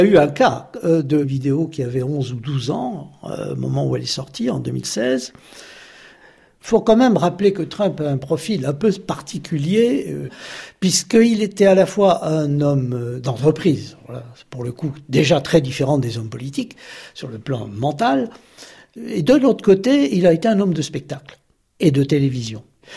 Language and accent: French; Algeria; born there; Je suis né en Algérie. Je suis ce qu'on appelle un pied noir. J'ai 74 ans